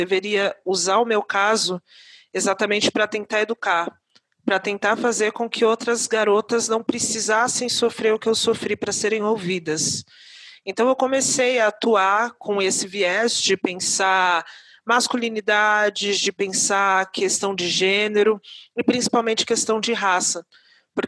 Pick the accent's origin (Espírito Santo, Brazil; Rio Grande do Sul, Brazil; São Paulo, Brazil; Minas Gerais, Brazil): São Paulo, Brazil; Diadema; Eu sou de Diadema, uma cidade aqui próxima a São Paulo, quem é da região metropolitana conhece